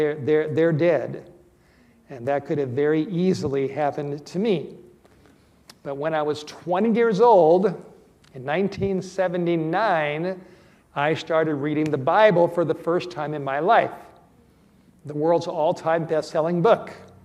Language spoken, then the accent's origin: English; California, United States; I grew up in Southern California in a secular Jewish home in the Hollywood Hills.